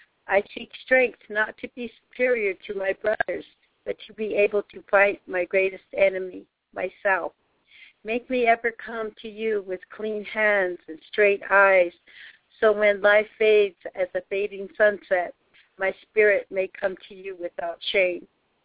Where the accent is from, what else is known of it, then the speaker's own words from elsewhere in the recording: Rosebud, South Dakota, United States; I'm from the Rosebud Chichongu Nation in Rosebud, South Dakota.